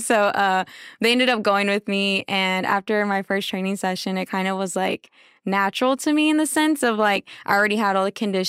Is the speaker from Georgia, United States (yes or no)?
no; Floresville, Texas, United States; Yeah, so I'm originally from Floresville, Texas, if y'all know where that's at.